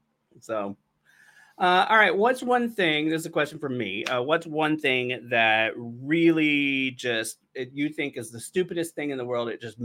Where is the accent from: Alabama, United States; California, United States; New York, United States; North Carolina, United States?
North Carolina, United States; I mean, we're all from North Carolina, but we didn't meet till we got here.